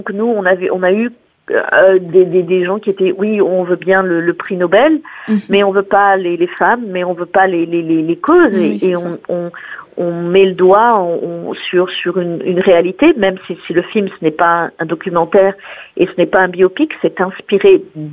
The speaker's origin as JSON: {"language": "French", "country": "Gabon", "tie": "born or raised there", "also_born_or_lived": "Burundi / Central African Republic", "said": "moi, je suis née au Gabon, donc j'ai grandi dans plusieurs pays d'Afrique, le Gabon, le Burundi, la République centrafricaine."}